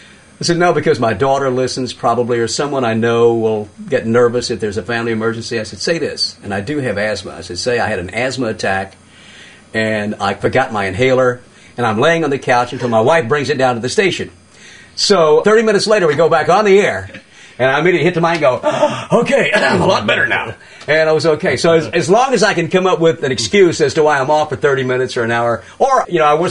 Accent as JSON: {"language": "English", "region": "Mississippi", "country": "United States", "tie": "born or raised there", "also_born_or_lived": "Memphis", "said": "I'm from Memphis, grew up in Mississippi, and all I saw was muddy water."}